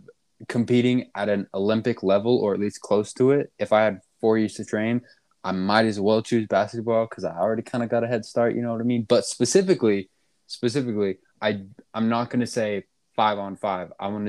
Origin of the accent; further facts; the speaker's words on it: Denmark; playing badminton for my home country